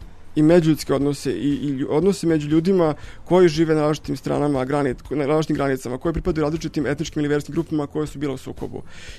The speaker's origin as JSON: {"language": "Serbian", "region": "Belgrade", "country": "Serbia", "tie": "born or raised there", "said": "sam odrastao u Beogradu, otac je bio oficir Jugoslovenske narodne armije, majka radila u Crvenom krstu, i onda su primali rodbinu preko Drine u Bosni"}